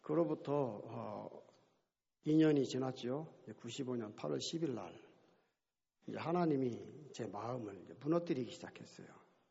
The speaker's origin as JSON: {"language": "Korean", "region": "Daejeon", "country": "South Korea", "tie": "born or raised there", "said": "그 이제 제가 고향이 대전인데"}